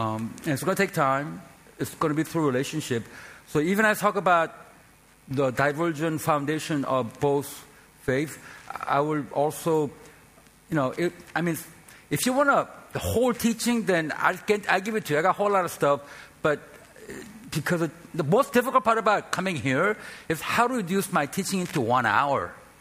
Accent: South Korea; English is a second language; I'm from Korea, and Korea is no exception because, you know, Western people stop having babies, right?

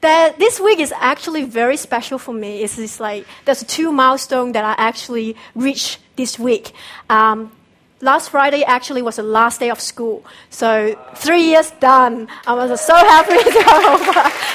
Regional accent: Hong Kong; also born or lived in China / Australia; I was born in China, came to Hong Kong when I was like 3, and then my family later on migrated to Australia.

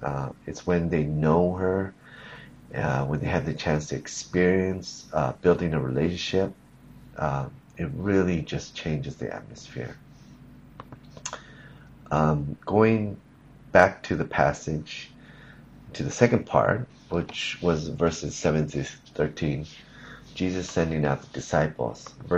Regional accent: California, United States; I was born and raised in California. I never lived outside of California. I enjoyed my life in California.

